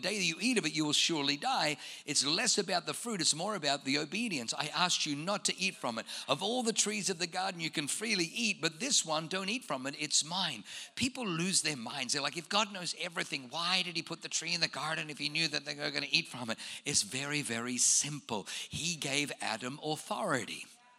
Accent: Australia; We grew up in Australia, so we're used to poisonous snakes.

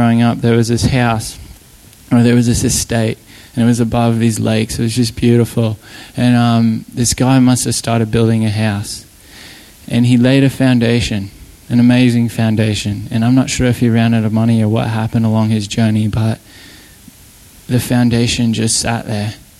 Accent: Canada; now in Australia; I grew up in Canada

